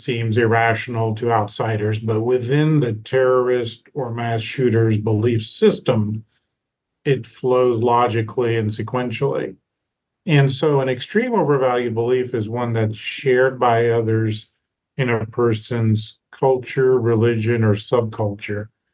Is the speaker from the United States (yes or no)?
yes; Kansas, United States; Well, I grew up in Kansas. My father was a psychiatrist.